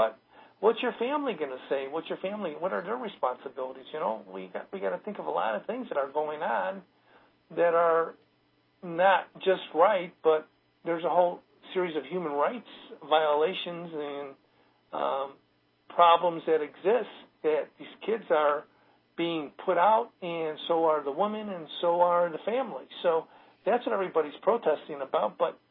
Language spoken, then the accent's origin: English; Chicago, Illinois, United States; I grew up in the Mexican community in Chicago.